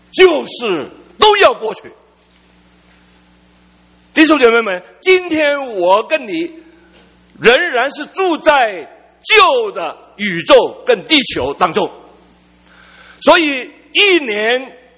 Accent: Saigon, Ho Chi Minh City, Vietnam; 因为我从小在越南西贡成长的

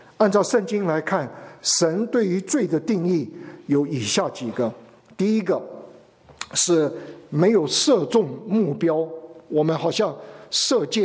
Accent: China; 我们中国人最怕讲罪，一听到罪就很反感。

